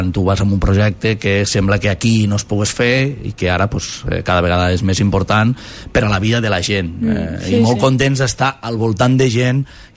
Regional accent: Móra d'Ebre, Catalonia, Spain; una noia me diu, d'on ets? I soc de Mora d'Ebre.

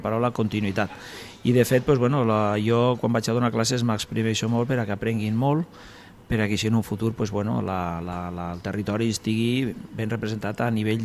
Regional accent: Catalonia, Spain; com a catalans que som, tenim que guardar les tradicions

